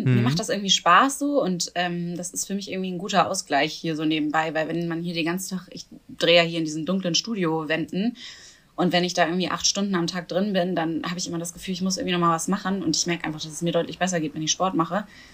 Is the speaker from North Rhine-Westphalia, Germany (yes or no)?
no; Hamburg, Germany; also ich komme aus Hamburg ursprünglich